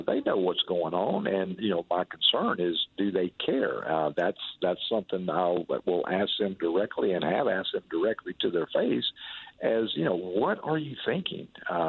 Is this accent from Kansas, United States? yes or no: no; Louisiana, United States; I don't want it happening anywhere in the nation, but certainly not in my home state of Louisiana.